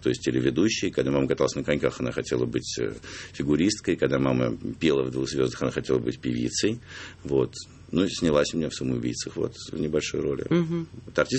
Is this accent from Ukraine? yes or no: no; Russia; я русский, что я россиянин. Россиянин. Патриотическое кино, когда я счастлив, что я родился в этой стране.